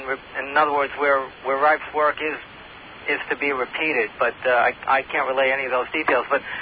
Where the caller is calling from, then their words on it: Hollywood, Florida, United States; I'm calling from Hollywood, Florida